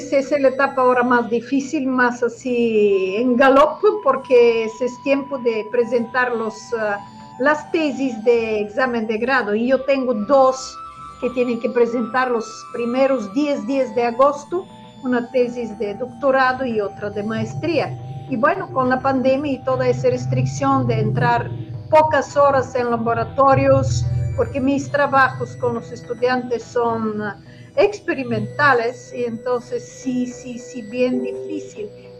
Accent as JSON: {"language": "Spanish", "country": "Bulgaria", "second_language": "Spanish", "moved": "as an adult", "lives_now": "Mexico", "said": "defendí mi país de origen Bulgaria, defendí mi preparación académica, incluyendo el grado de doctorado, todo obtuve en Bulgaria, en Sofía, Instituto de Físico-Química."}